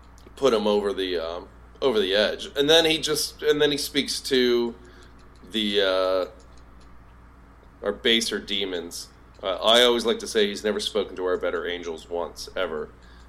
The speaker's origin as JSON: {"language": "English", "region": "Southeast", "country": "United States", "said": "I'm you know, I'm from the Southeast"}